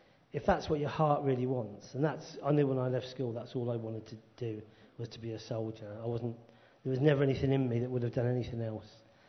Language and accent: English; Luton, East of England, United Kingdom; I'm born and bred in Luton, just north of London. Grew up there, went to school there.